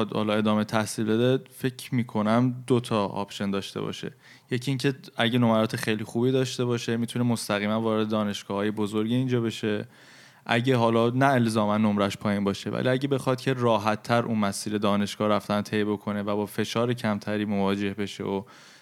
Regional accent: Iran; ماهایی که توی فرهنگ ایرانی بزرگ شدیم،

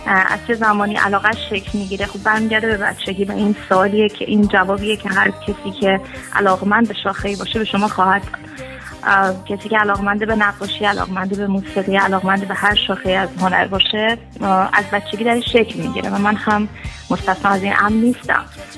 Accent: Iran; تو ایران بزرگ شدم، بیشتر عمرم رو اونجا بودم، لحظه هامو اونجا با مردم اونجا، با اتفاقات اونجا، با شرایط خوب و بد اونجا گذروندم

